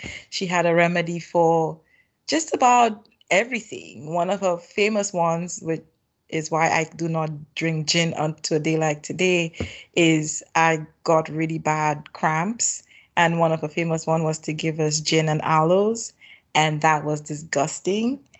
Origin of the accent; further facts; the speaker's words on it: St. Lucia; growing up in St. Lucia, my life, I would say, was very rich in a lot of different ways